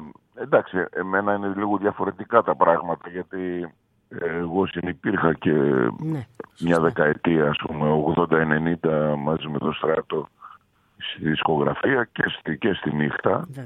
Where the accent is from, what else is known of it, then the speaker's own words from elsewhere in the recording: Thessaloniki, Central Macedonia, Greece; Γιατί είμαστε από Θεσσαλονίκη.